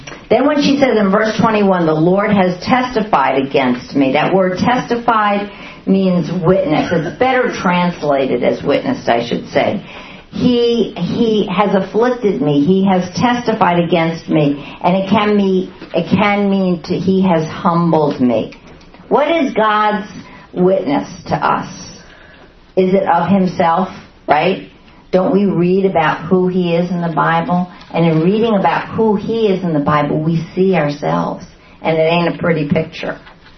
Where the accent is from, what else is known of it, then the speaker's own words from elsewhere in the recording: Bronx, New York, United States; I'm from the Bronx. You know, I lived in an apartment building. But we had chickens on the fourth floor.